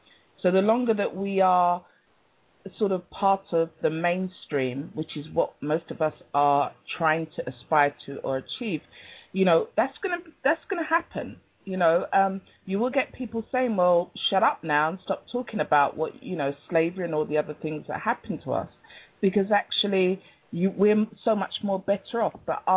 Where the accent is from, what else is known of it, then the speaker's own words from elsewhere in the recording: London, United Kingdom; Hi, I'm from London.